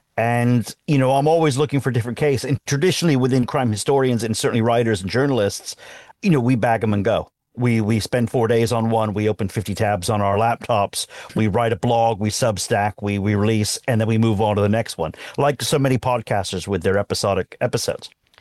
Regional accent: San Diego, California, United States; And look, I grew up in San Diego and I remember being spoken to by police officers

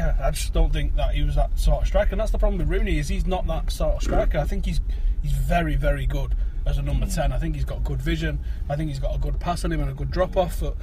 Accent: England, United Kingdom; We are English. Oh, yes, this is what we were talking about, wasn't it? So, growing up, it was 4-4-2.

